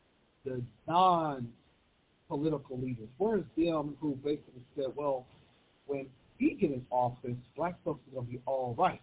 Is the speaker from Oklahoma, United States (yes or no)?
yes; Oklahoma City, Oklahoma, United States; I'm originally from Oklahoma City, so we knew about this even as young people.